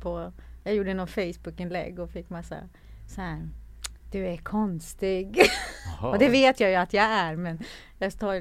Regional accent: Norrland, Sweden; born there; jag är ju född i Norrland, en liten by i Norrland.

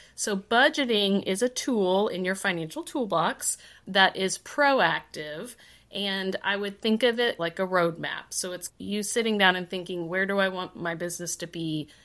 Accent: Alaska, United States; My natural fun fact is that I'm from Alaska. That's fun. We go back twice a year.

